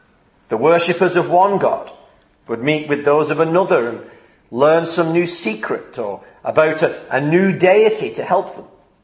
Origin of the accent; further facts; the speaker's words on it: Wigan, North West England, United Kingdom; When I was a little boy growing up in Wigan